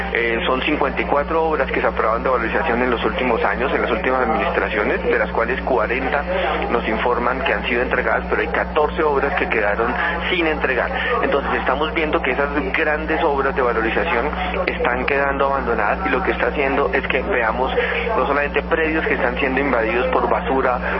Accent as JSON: {"language": "Spanish", "region": "Bogotá", "country": "Colombia", "said": "De esa forma uno como bogotano va a ver que las obras se están ejecutando"}